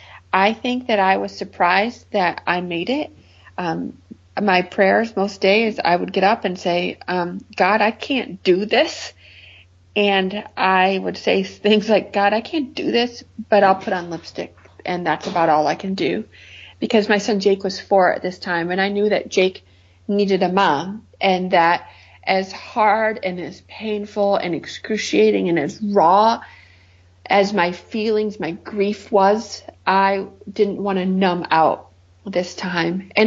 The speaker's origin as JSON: {"language": "English", "region": "Michigan", "country": "United States", "said": "You know, I'm from Michigan, so we had snow."}